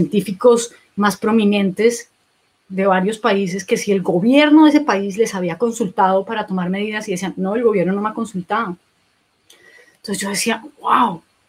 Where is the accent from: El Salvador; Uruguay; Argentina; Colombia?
Colombia; estaba viendo la situación de mi país de origen, de Colombia